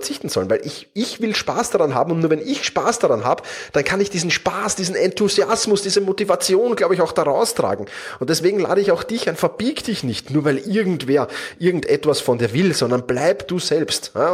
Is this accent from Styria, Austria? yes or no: no; Vienna, Austria; accent: Viennese; Ich bin Wiener, das hörst du auch. In der Regel bekomme ich dafür eigentlich positiv, also nicht, dass ich Wiener bin, sondern für meinen Wiener Dialekt ganz positives Feedback.